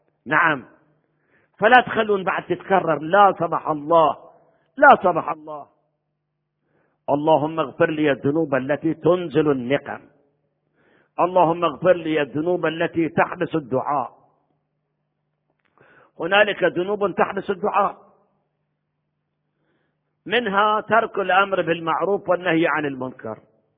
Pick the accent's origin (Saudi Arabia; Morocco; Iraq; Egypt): Iraq; وأنا جايكم من العراق الذي مر بأدوار بزمن